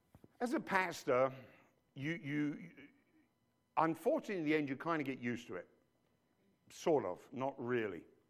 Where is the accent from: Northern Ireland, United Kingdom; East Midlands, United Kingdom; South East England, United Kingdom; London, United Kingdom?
London, United Kingdom; born there; I was born in London.